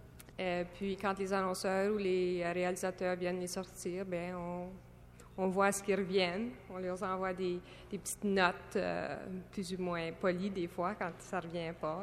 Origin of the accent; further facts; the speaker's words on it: Saint-Victor, Quebec, Canada; Oui, je suis de Saint-Victor.